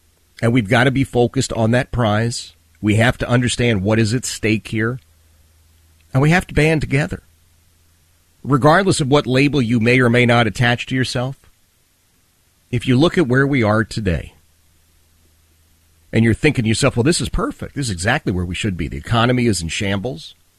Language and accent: English; Philadelphia, Pennsylvania, United States; as I was a kid growing up in the Oxford Circle section of Philadelphia, blue collar, working class.